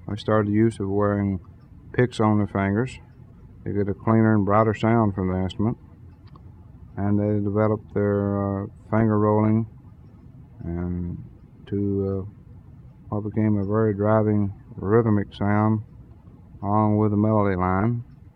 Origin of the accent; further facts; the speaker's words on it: Nashville, Tennessee, United States; I'm from Nashville, Tennessee. I'm a banjo player